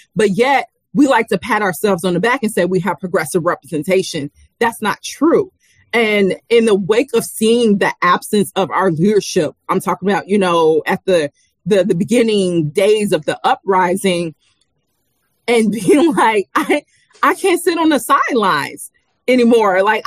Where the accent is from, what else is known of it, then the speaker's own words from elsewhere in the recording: Chicago, Illinois, United States; So for me, again, you know, growing up in Chicago, I know policing happens in largely Black working class communities